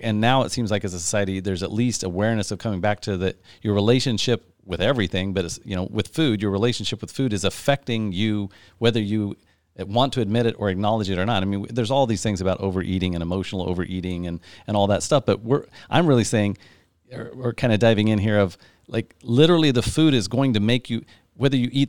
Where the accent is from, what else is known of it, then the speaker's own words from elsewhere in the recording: Midwest, United States; as I grew up in the Midwest